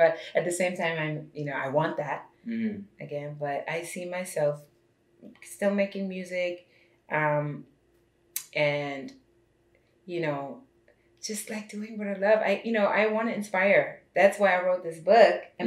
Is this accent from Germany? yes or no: yes; Germany; there's a lot of things like me growing up in Germany, like that people are not used to over here